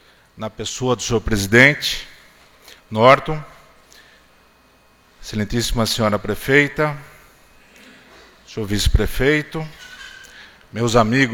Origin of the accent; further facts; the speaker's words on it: Piedade, São Paulo, Brazil; born there; Não por acaso, mas porque assim foi predestinado, nasci em Piedade.